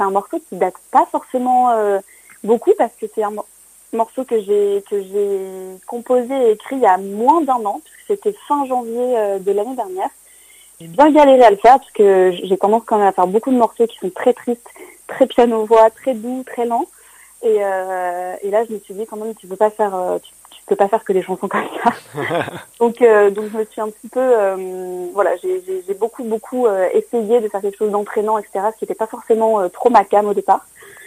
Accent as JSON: {"language": "French", "town": "Narbonne", "region": "Occitanie", "country": "France", "lives_now": "Paris, France", "said": "j'ai 22 ans et je viens de Narbonne et je fais de la musique depuis un peu moins d'un an à Paris."}